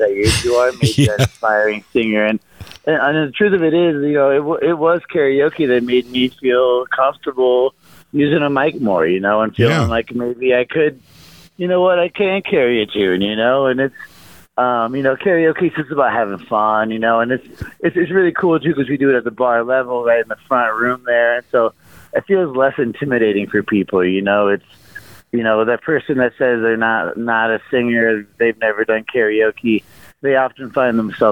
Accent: Lawrence, Kansas, United States; moved away as an adult; now in Madison, United States; Yeah, you know … I grew up in Lawrence, Kansas, and I moved to Madison when I was 22 to kind of get started working in bars.

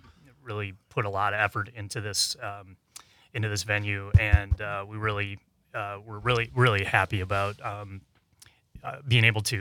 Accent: Watertown, Wisconsin, United States; And I grew up in Watertown.

